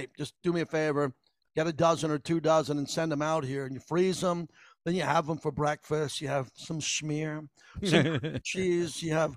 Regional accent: Long Island, New York, United States; We were never a big donut family. We grew up in Long Island, New York.

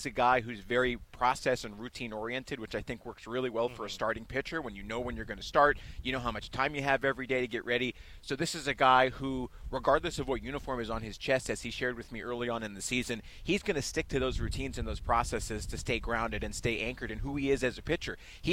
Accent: San Diego, California, United States; Well, I'm from San Diego, California, so the weather forecast is 75 and sunny, and that's my American showing.

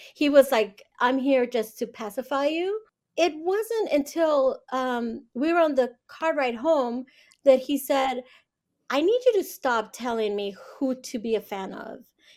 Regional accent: Monterey, California, United States; I grew up in the Monterey area.

